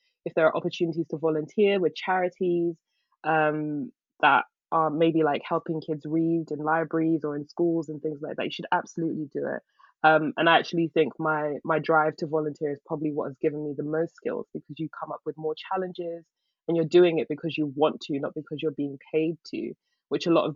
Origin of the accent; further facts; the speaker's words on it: London, United Kingdom; We are both of Ghanaian descent. We are British-born Ghanaians. Our parents were born and raised in Ghana. were born and raised in London, but we're still very attached to our Ghanaian heritage.